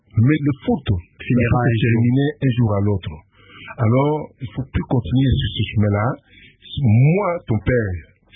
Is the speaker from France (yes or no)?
no; Kinshasa, DR Congo; On était à l'école Saint-Louis, au cimetière de Kasavubu, là. Bon, c'est par là que moi et mes amis, on avait jamais formé une très bonne relation. Jusqu'à aujourd'hui, quand je viens, il faut que je le voie.